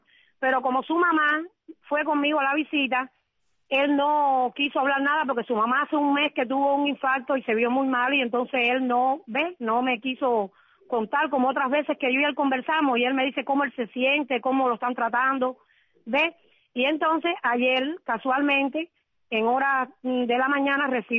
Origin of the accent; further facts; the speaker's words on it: Caibarién, Villa Clara, Cuba; No, yo soy de Caibarín.